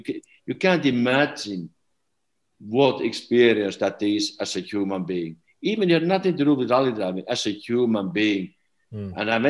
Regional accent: Tupovaara, North Karelia, Finland; born there; English is a second language; what about if I was born in Timbuktu instead of born in Tupovaara?

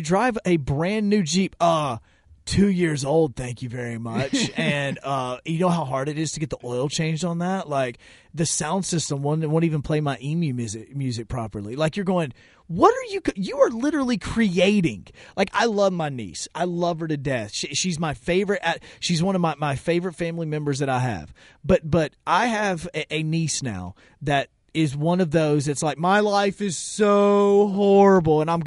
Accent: Huntsville, Alabama, United States; Again, I grew up in Huntsville.

